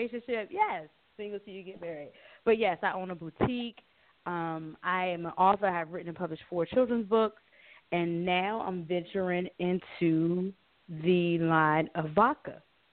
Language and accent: English; Norfolk, Virginia, United States; now in Maryland, United States; I currently reside in Maryland. I'm from Norfolk, Virginia.